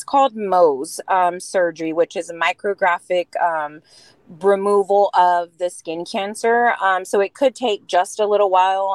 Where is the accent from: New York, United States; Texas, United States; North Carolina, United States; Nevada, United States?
Texas, United States; Sinton; now in Corpus Christi, United States; I'm originally from Sinton area, and I've lived in Corpus now for the last 5 years, but South Texas, born and raised.